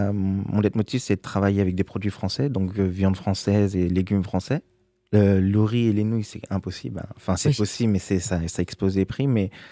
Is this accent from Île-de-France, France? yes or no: yes; Tigery, Île-de-France, France; Alors, moi, je suis de Tigerie.